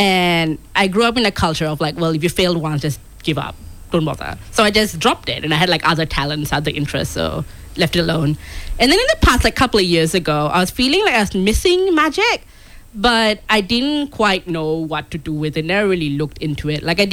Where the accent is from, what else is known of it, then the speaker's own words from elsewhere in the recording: Malaysia; growing up in Malaysia, they have a very strict idea of what gender roles are.